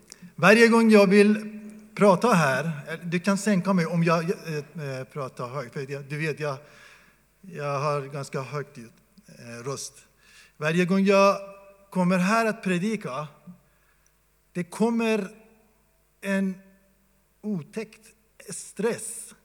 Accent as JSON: {"language": "Swedish", "country": "Iran", "said": "Vi i Iran, jag är från Iran, vi firar den längsta natten"}